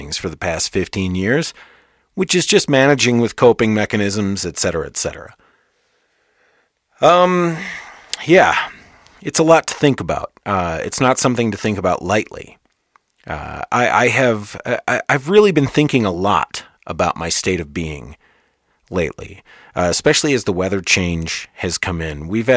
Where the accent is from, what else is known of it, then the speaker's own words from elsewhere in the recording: Michigan, United States; now in Colorado, United States; I came from Michigan, and you know, the snow here in Colorado is nothing like the snow in Michigan.